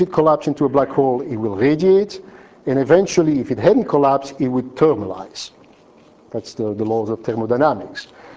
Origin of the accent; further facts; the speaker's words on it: Flanders, Belgium; first language French; English is a second language; I grew up in Belgium, and for odd reasons I speak French at home because I was in the Flemish part of the country